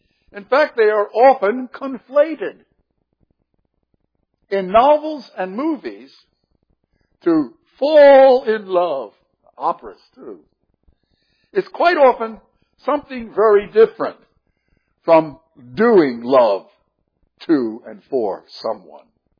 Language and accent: English; Philadelphia, Pennsylvania, United States; born there; I was born in the Jewish hospital of Philadelphia, Pennsylvania, the city of brotherly love.